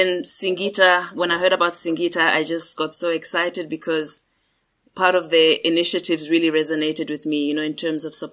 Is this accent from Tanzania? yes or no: yes; Arusha, Tanzania; I was born and raised in Tanzania. Spent my first 7 years in primary school in Arusha, which is located in the northern part of Tanzania. And then I moved across to South Africa for my tertiary and secondary education.